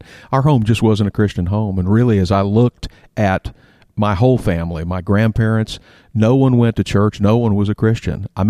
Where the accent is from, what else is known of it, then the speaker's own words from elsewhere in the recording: Miami, Florida, United States; I grew up in Miami, Florida.